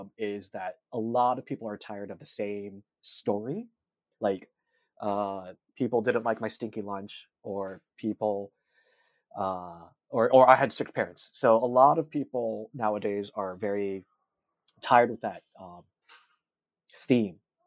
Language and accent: English; California, United States; growing up in the Bay Area, even though there was a huge Asian population, I remember hearing a lot of racist garbage growing up